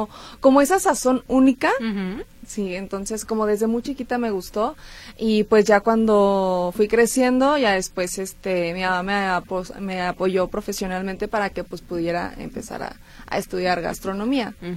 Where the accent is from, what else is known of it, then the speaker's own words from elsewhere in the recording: Mexico City, Mexico; now in Guadalajara, Mexico; De la Ciudad de México.